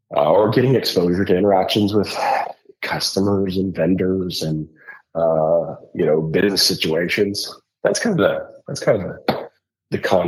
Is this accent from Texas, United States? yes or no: yes; Texas, United States; I grew up in small town Texas, homeschooled kid. I was the oldest of seven kids.